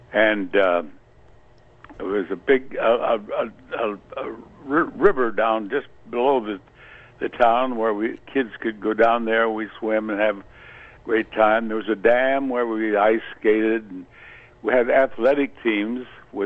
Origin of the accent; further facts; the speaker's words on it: South Dakota, United States; also born or lived in Springfield, Missouri; Dakota, and then I went to high school and college in Missouri, Springfield, Missouri.